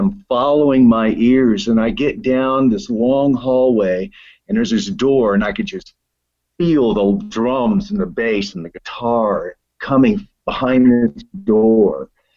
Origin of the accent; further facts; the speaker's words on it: Texas, United States; born there; also born or lived in Japan; Hey, I was born in Texas in 1952. I was the firstborn of three kids.